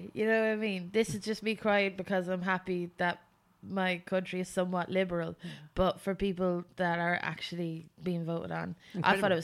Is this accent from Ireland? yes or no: yes; Leinster, Ireland; No, no, I'm from Westmeath.